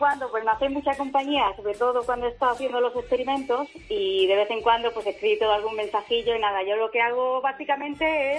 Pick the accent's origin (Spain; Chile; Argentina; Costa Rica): Spain; Valencia, Valencian Community; born there; also born or lived in Seville / Madrid; Nací en Valencia, pero la familia de mi padre es extremeña. Y luego también viví en Sevilla y en Madrid.